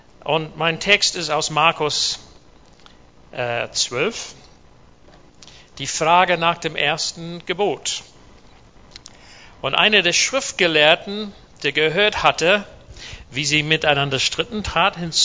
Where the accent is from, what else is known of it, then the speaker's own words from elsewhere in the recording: New Zealand; German is a second language; Name ist nicht ganz deutsch. … Ich komme aus Neuseeland, bin da geboren.